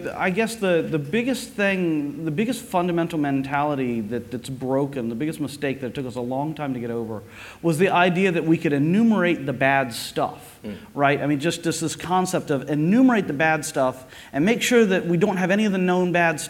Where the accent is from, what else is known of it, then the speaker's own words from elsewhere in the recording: London, United Kingdom; and I'm coming from London